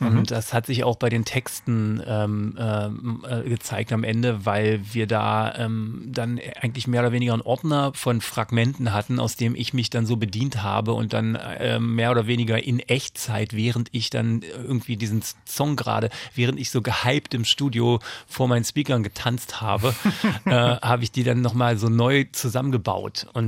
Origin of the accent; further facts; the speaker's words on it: Saxony-Anhalt, Germany; Ich komme ja aus Sachsen-Anhalt, aber lustigerweise fühle ich mich mittlerweile fast, als käme ich aus Brandenburg.